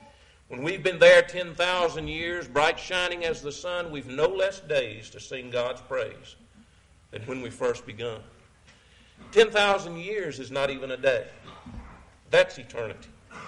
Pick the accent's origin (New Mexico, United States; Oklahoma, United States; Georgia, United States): Georgia, United States; but I was raised in Georgia